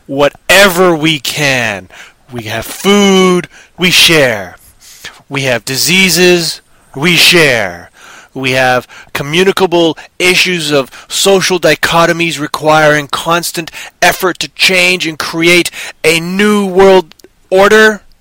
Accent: Canada; of course I've used kilometers. I'm Canadian.

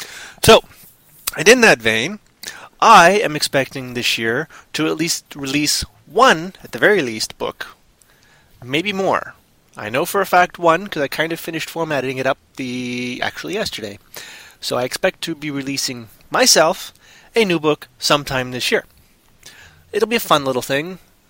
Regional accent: Canada; Because I'm Canadian.

